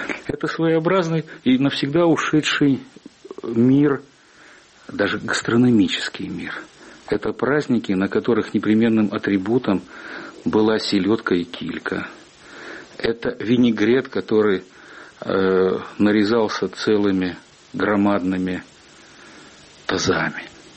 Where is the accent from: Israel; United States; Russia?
Russia; Urals; born there; Я родился на Урале в маленьком рабочем поселке, который возник еще в 30-е годы XVIII века, но уж так складывалась его судьба, что он всегда развивался в годы войны.